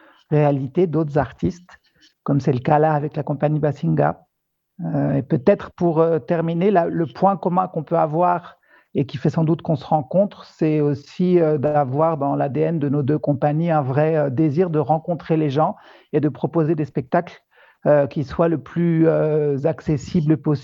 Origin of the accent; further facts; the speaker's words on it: France; je suis français d'origine